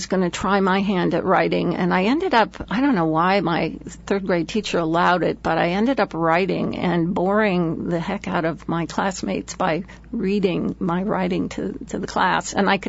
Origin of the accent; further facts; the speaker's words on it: Palo Alto, California, United States; also born or lived in Chelsea, Massachusetts; I was born in Chelsea, Massachusetts. My father was in the military and the Navy at the time. And I think in the first 2 years of my life, we moved roughly, or my mother moved us about 13 times. She was following my dad. And we ended up settling in Palo Alto.